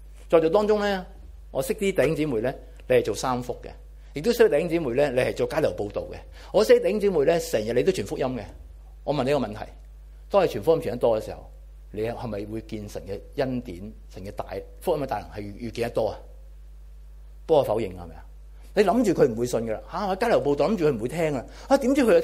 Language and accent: Cantonese; Hong Kong; 我哋都系香港人，好醒目嘅